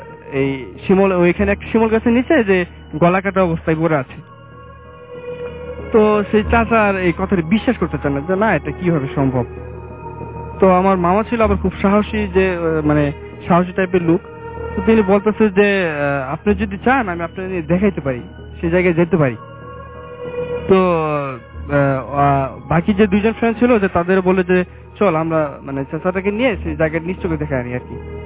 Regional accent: Jamalpur, Mymensingh Division, Bangladesh; আমার ঘটনাটা হচ্ছে এই জামালপুর, আমার নিজ জেলা কেন্দ্রিক।

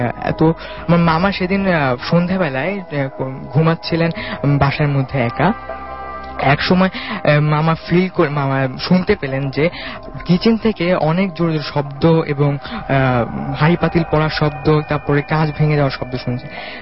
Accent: Dhaka, Dhaka Division, Bangladesh; ধানমন্ডি থেকে এসেছি, Dhaka college first year.

